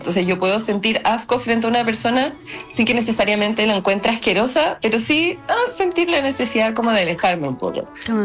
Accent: Chile; que creo que también es súper parte de nuestro dialecto chileno

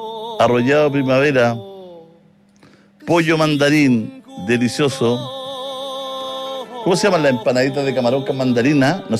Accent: Rengo, O'Higgins, Chile; Soy de Rengo.

